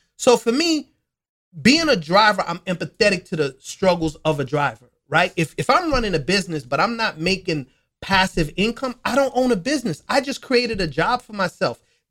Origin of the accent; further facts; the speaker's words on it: New York, United States; I'm a short guy. And I'll admit, I got a little bit of Napoleon, complex, right? And I'm from New York on top of that.